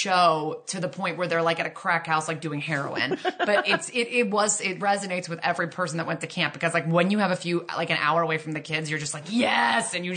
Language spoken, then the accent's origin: English; Connecticut, United States; And like when I was 13 from Connecticut, I wasn't really meeting a lot of people from other countries.